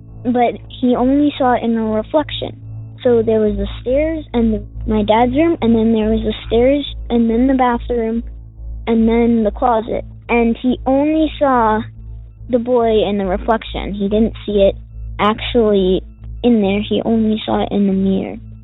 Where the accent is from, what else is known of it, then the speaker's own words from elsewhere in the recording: Illinois, United States; I'm from Illinois, and today is actually my 10th birthday.